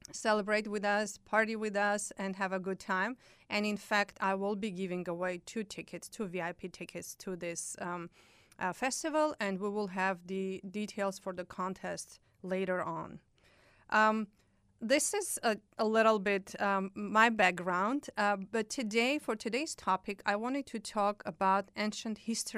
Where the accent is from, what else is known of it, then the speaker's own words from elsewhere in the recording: Armenia; I'm from Armenia and I love to eat and drink.